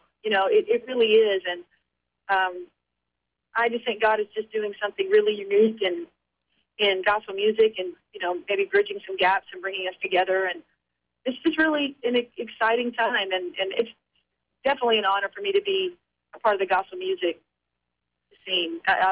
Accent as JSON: {"language": "English", "region": "Florida", "country": "United States", "tie": "born or raised there", "said": "from right here in my hometown in Central Florida."}